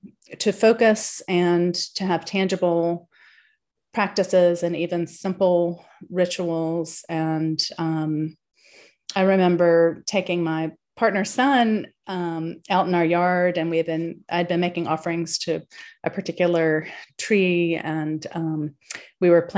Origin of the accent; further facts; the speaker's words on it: the Carolinas, United States; now in Sebastopol, United States; So hi, y'all. … I'm from the Carolinas, and I currently live in a little town outside of Sebastopol in California